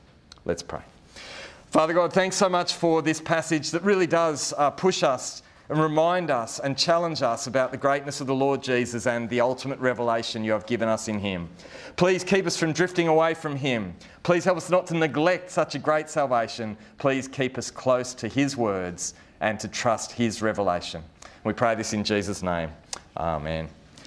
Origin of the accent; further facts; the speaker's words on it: New South Wales, Australia; I grew up on the Georges River and we had a jetty and had a few boats and stuff.